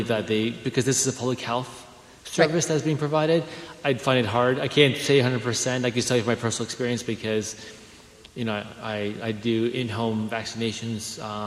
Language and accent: English; Canada; So I'm Canadian and my parents live in Canada.